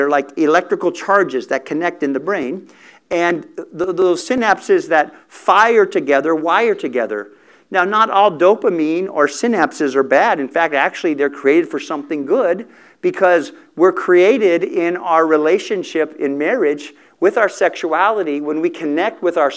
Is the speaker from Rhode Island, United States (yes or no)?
no; Salinas, California, United States; born there; And I was born in Salinas, California, up in Northern California in the Monterey Bay area.